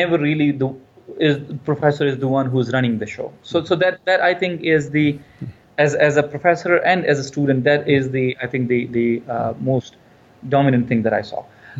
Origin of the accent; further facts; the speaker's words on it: Pakistan; I'm here as a minority student, as in I'm a Muslim, I am an immigrant, I'm a Pakistani, I'm not from here.